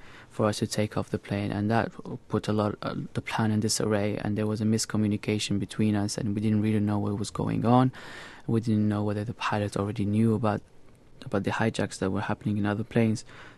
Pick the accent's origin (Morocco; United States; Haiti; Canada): Morocco; I mean, I grew up in Morocco, a very open society. I had an American school education.